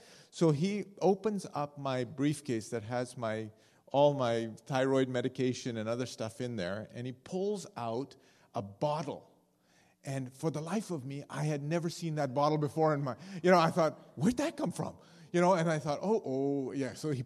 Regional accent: Karachi, Sindh, Pakistan; born there; First of all, I was born in Karachi, Pakistan.

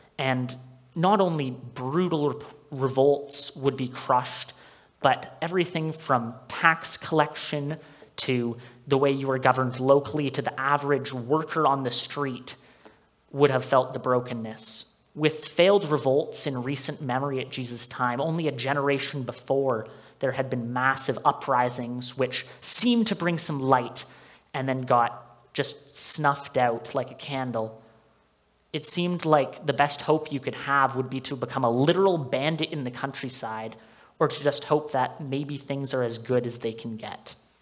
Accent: Nanaimo, British Columbia, Canada; It has been fantastic to be on the island because it's actually my home. I'm from Nanaimo, so getting to be home and getting to intern here has been an absolute blast.

